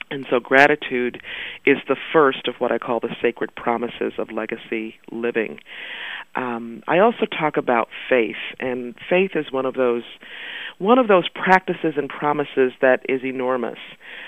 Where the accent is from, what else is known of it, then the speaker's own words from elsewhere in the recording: Mississippi, United States; I was born in Mississippi, in what I thought was an all-black town, and I didn't realize that, I didn't know what the word segregation meant.